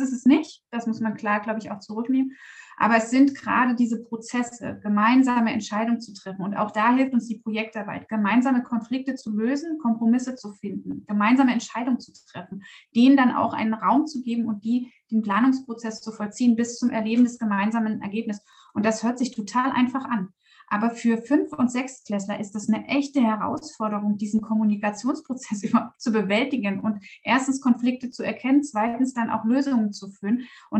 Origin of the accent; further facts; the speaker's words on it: Görlitz, Saxony, Germany; Ich komme leider auch wirklich aus Sachsen, aber nicht aus Dresden, sondern aus Görlitz. Ich bin groß geworden an der deutsch-polnischen Grenze zu Zeiten in den 90er Jahren